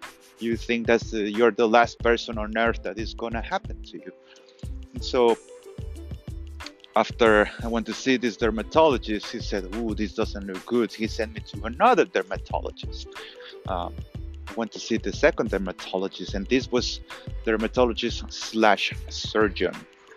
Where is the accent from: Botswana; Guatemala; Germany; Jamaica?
Guatemala; English is a second language; moved away as an adult; now in United States; I am a guy from Guatemala. Currently, I am 39 years old. I'm about to turn 40 next year. I'm an illegal immigrant here in the United States